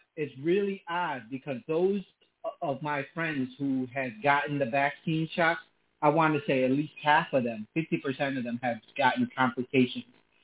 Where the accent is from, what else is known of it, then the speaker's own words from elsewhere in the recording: New York, United States; I'm from New York.